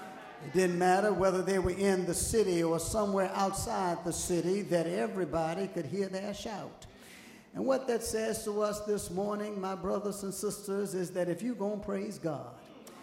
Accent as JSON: {"language": "English", "town": "Richmond", "region": "Virginia", "country": "United States", "tie": "born or raised there", "said": "just a little boy growing up in the West End part of Richmond"}